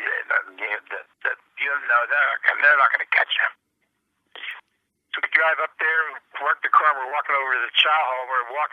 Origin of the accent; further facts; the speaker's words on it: Pittsburgh, Pennsylvania, United States; Well, we were all from Pittsburgh.